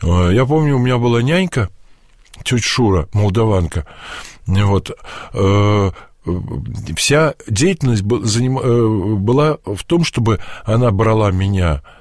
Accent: Ternopil, Ternopil Oblast, Ukraine; born there; Я родился в Тернополе, на Украине

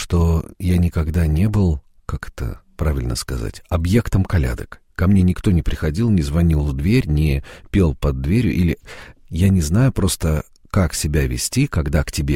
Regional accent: Moscow, Russia; мы из Москвы приехали

